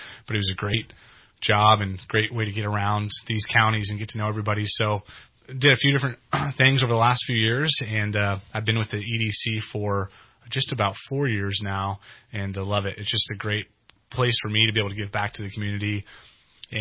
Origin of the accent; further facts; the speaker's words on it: Weaverville, California, United States; now in Redding, United States; I'm from Weaverville. So just I consider myself a local guy, but I know Weaverville is an hour west. It's 45 minutes west now from all the construction work over the years. So from Weaverville, family's from this area, and I've been in Reading properly